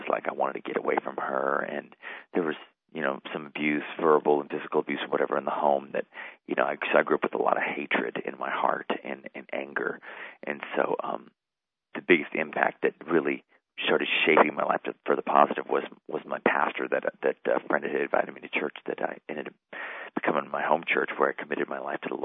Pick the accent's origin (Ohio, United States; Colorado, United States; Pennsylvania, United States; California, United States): California, United States; San Francisco; also born or lived in Sacramento / Fresno; Well, I was born in the Bay Area, around San Francisco, and then grew up there in San Francisco area and Sacramento and Fresno.